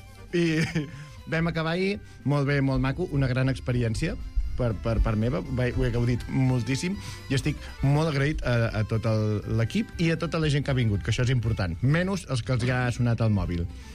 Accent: Catalonia, Spain; perquè som catalans.

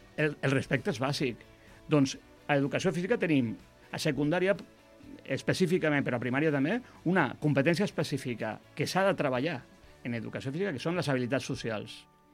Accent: Catalonia, Spain; Els que som de Catalunya no li donem importància

